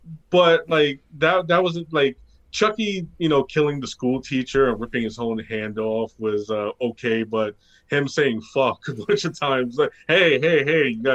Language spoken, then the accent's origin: English; New York, United States; I'm a New Yorker, so, like, we say fuck a lot.